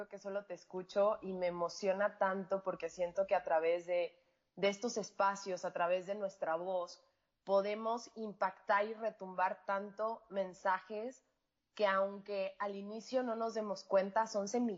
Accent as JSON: {"language": "Spanish", "country": "Mexico", "said": "yo, mexicana, yo estaba viviendo en San Luis Potosí, locutora, productora"}